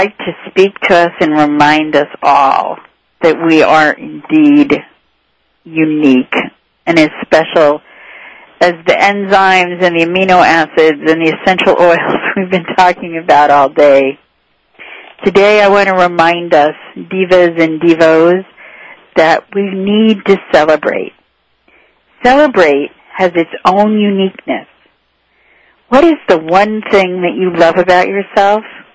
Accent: East Coast, United States; I remember I was raised on the East Coast

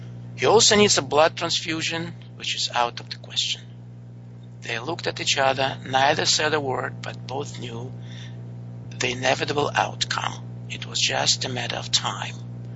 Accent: Siberia, Russia; It's about my childhood, and I grew up in the Siberian labor camp because my mother was working there as a doctor.

